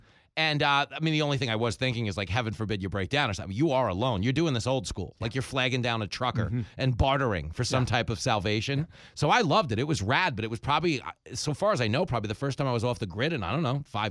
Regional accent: New York, United States; Where I grew up on Long Island, we had Grumman.

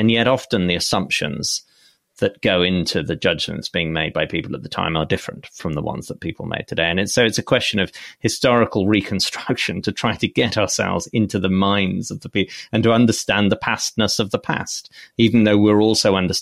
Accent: United Kingdom; it was possible for me, especially perhaps as a British person, to study the American Civil War in much the way that I might have studied the English Civil War.

